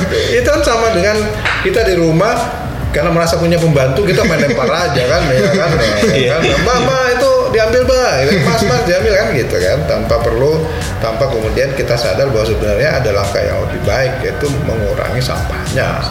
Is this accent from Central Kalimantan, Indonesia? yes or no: no; South Tangerang, Banten, Indonesia; saya orang Tangsel jadi saya enggak gitu.